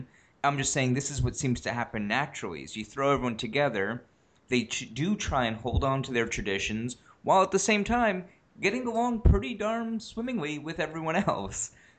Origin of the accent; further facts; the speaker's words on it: New York City, New York, United States; I mean, I grew up in New York where the area I grew up in is literally statistically the most diverse place on earth, not just New York, but the specific area of New York, the most diverse place on earth.